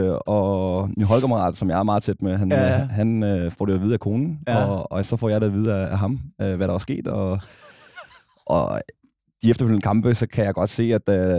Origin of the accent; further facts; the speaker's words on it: Brøndby, Capital Region of Denmark, Denmark; nu er jeg vokset op i Brøndby